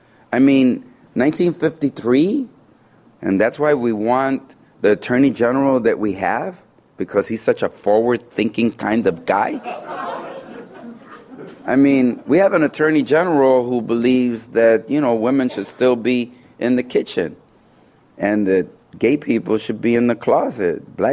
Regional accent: Chicago, Illinois, United States; born there; I think about when I was born in Chicago in 1953 in Lincoln Park neighborhood, not far from here.

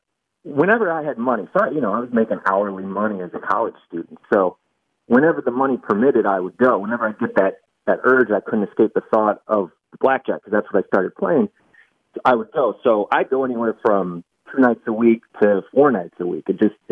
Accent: Michigan, United States; I grew up in Michigan, so I'm a Detroit sports fan.

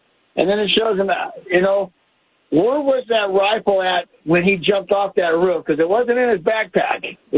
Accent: Roseburg, Oregon, United States; I'm from Roseburg.

